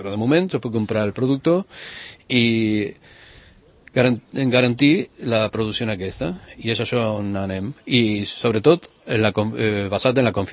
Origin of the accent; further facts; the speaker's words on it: Barcelona, Catalonia, Spain; jo soc de Barcelona, estic a Gràcia